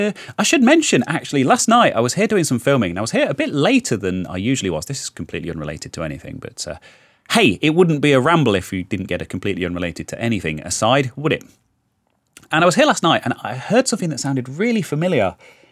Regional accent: United Kingdom; because we're British, innit?

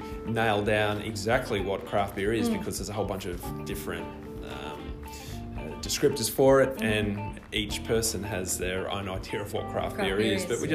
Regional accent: Sydney, New South Wales, Australia; Yeah, I was born in Sydney. Okay. Yeah, I spent time growing up there.

